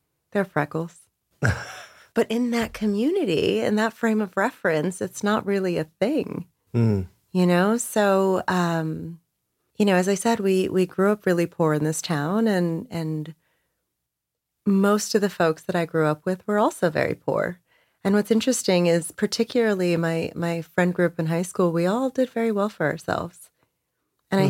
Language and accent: English; New Jersey, United States; And growing up in New Jersey 40 plus years ago, looking the way